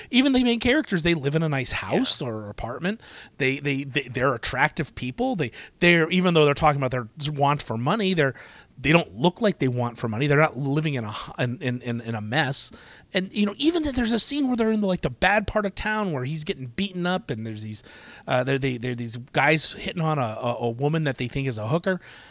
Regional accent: United States; it's particularly American because I'm American

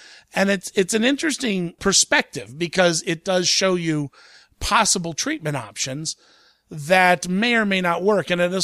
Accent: United States; And the first thing I noticed it as an American is this is dealing with the impact of the opioid crisis in Canada.

